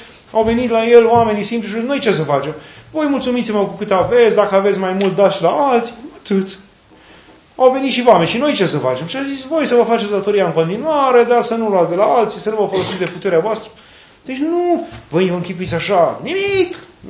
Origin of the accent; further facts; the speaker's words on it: Romania; Noi, ca români, la început, mergeam pe la puznici.